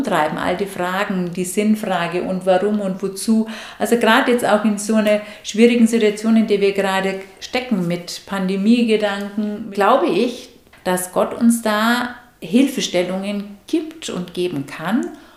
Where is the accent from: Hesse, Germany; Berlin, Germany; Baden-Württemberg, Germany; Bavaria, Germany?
Bavaria, Germany; Nuremberg; Bevor ich hier gelebt und gewohnt habe, ich komme ursprünglich aus Nürnberg, habe ich mich da schon auch kirchlich engagiert.